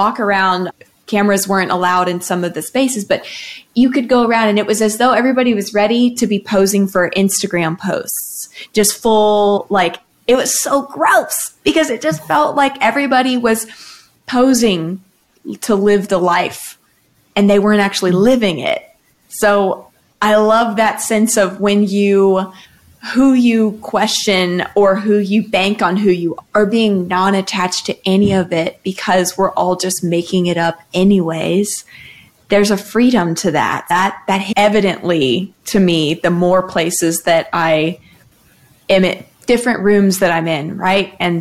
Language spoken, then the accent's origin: English; Austin, Texas, United States; we're all from Austin